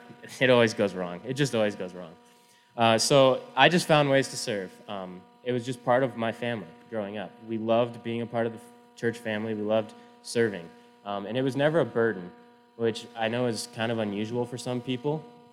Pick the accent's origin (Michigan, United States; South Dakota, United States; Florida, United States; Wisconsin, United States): South Dakota, United States; Spearfish